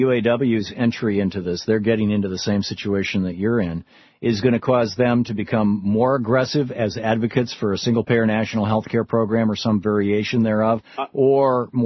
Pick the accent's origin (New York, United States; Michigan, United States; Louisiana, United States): Michigan, United States; I remember growing up in Michigan, we had two papers, the Detroit Free Press, the Detroit News.